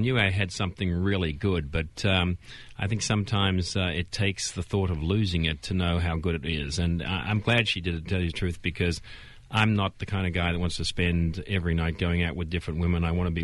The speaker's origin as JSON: {"language": "English", "country": "Australia", "said": "I'm white, yes. Yeah. I'm Australian, yes."}